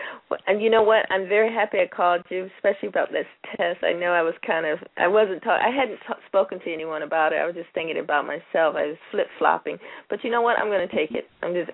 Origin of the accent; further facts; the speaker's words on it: Florida, United States; I'm originally from South Florida, so you can imagine. I've been in the military, too, so I've traveled a lot. So I was raised in South Florida.